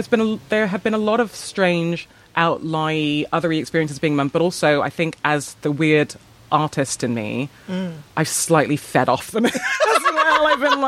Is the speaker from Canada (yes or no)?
yes; Canada; I'm from Canada. I'm not originally from here. I've come from a really kind of weird middle class background.